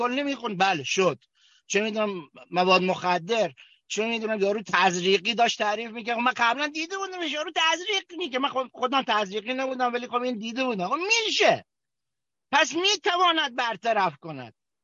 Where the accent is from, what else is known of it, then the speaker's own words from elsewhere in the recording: Kerman, Iran; accent: Kermani; که من خجالت میکشیدم که بگم کرمونی هستم، چون لهجم مثلا فرض کن کرمونی بود، آقا کرمونی بودم، هستم، پدرم و جدم البته یزدیه، حالا کار نداریم، ولی خودم تو کرمون متعلق شدم،